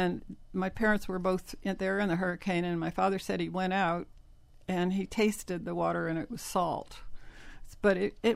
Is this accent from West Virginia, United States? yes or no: no; Hollywood, Florida, United States; born there; Yes, actually, I was born in Hollywood because my father had met J.W. Young in Indianapolis after Daddy left the Navy.